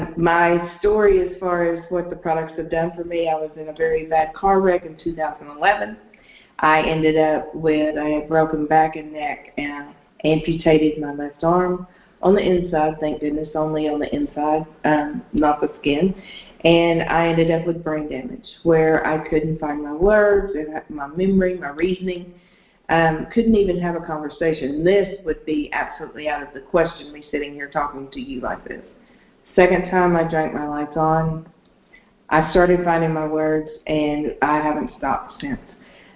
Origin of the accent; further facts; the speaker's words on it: Bristol, Texas, United States; I'm really from Bristol, Texas, but I'm at the beautiful house of Johnny and Pat Pace, and they live in Arlington.